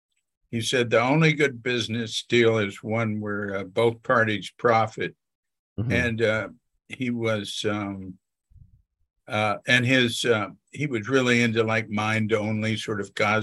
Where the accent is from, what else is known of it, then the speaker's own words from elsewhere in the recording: Fort Worth, Texas, United States; Fort Worth, Texas.